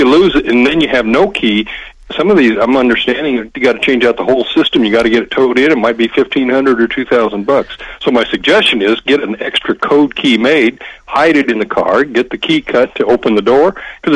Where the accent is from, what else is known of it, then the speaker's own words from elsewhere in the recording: Colorado, United States; I come from Colorado, but I'm amazed at how few people there understand how ABS brakes stop